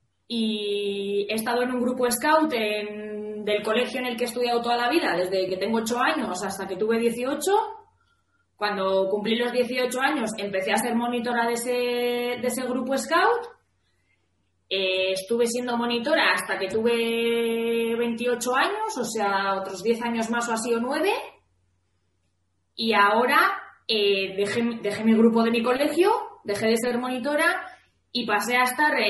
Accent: Vitoria, Basque Country, Spain; soy de Vitoria, tengo 30 años

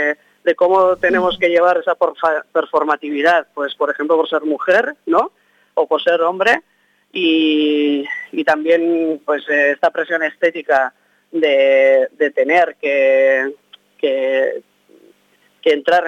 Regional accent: Arrasate, Basque Country, Spain; la furia que vive también en Arrasate, en mi pueblo también

